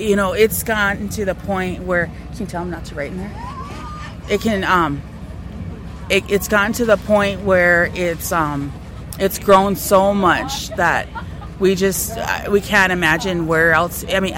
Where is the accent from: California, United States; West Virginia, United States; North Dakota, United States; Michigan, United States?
North Dakota, United States; Standing Rock; But as an individual, I'm from Standing Rock.